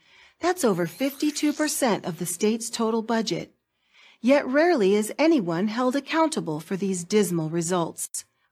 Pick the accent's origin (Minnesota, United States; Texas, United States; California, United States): California, United States; But for millions of families in my home state of California and in many others, school choice is not a choice.